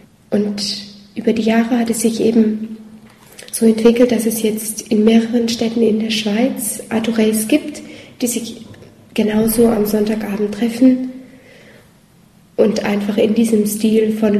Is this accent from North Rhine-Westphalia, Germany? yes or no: yes; North Rhine-Westphalia, Germany; moved away as an adult; now in Zug, Switzerland; Ich bin 23. Ich bin im Moment auch die Jüngste hier in Zug. Ich komme eben aus Deutschland. Bin dort in der Nähe von Düsseldorf aufgewachsen. Ich bin in einer katholisch praktizierenden Familie aufgewachsen.